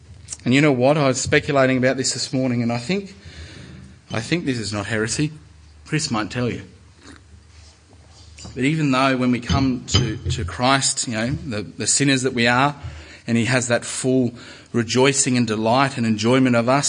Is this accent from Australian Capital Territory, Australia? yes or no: no; Moree, New South Wales, Australia; I come from Moree, a town that is, I mean, you have no idea.